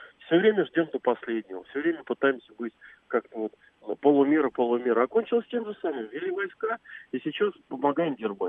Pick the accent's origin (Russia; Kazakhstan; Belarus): Russia; Я россиянин